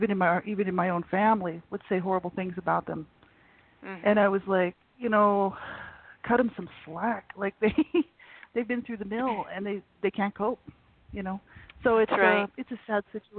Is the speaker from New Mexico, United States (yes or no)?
yes; New Mexico, United States; moved away as an adult; now in Canada; in Canada. And I'm from New Mexico originally, so I'm from the States. So I lived there for 30 years